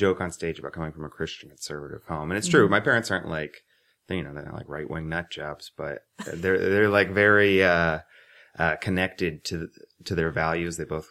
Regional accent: Plano, Texas, United States; also born or lived in Oklahoma; now in Austin, United States; I grew up in Plano outside of Dallas, and then I went to the University of Oklahoma, and when I graduated, I moved straight to Austin just to do more stand-up, yeah.

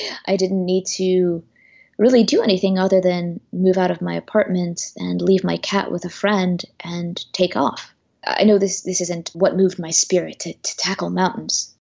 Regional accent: Eritrea; I come from Eritrea, a country in the Horn of Africa, north of Ethiopia.

